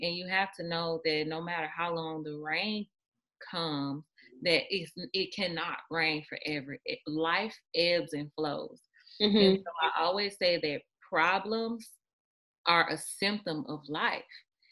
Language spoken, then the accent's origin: English; Mississippi, United States; now in Los Angeles, United States; which is I'm originally from here, even though I grew up in Mississippi. My family's here and I always wanted to live here as an adult.